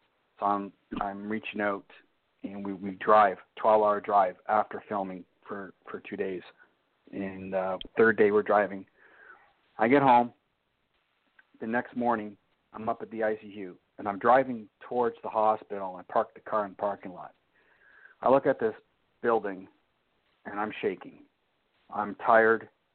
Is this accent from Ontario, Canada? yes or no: yes; Sarnia, Ontario, Canada; He's from my hometown, Sarnia, Ontario.